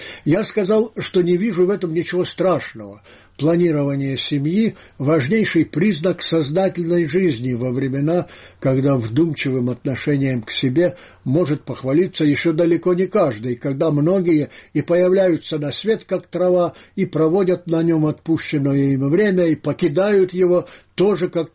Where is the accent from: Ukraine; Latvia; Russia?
Ukraine; Donbas; Я выросла на Донбассе, поэтому имею право сказать то, что скажу. Донбасс – родная мне земля.